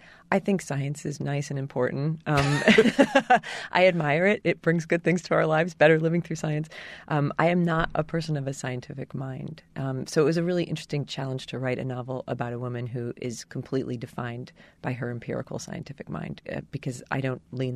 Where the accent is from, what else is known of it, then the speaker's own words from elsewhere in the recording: New Jersey, United States; there was a woman named Mrs. Mary Treat in my home state of New Jersey